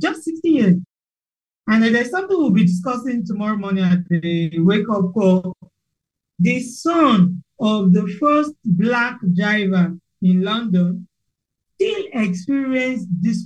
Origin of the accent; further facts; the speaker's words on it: Ibadan, Oyo, Nigeria; because I grew up in Ibadan